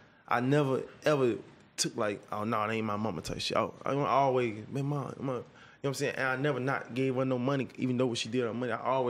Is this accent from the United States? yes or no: yes; Chicago, Illinois, United States; Okay, my family always from the west side of Chicago. You know what I'm saying? I grew up on North Avenue.